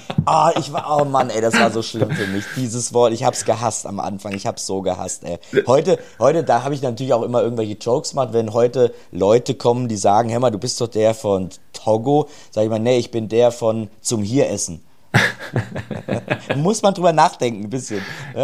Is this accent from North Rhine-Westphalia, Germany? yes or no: yes; Cologne, North Rhine-Westphalia, Germany; Ne, ich bin ja aus der Hauptstadt. Ne, Köln ist ja die europäische Hauptstadt.